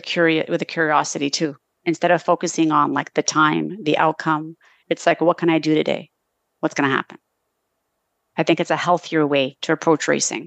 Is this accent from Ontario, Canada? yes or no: no; Montreal, Quebec, Canada; So I grew up in Montreal. I now live like on the outskirts of Montreal, Quebec, not far from you. And I grew up in a traditional Italian Canadian family.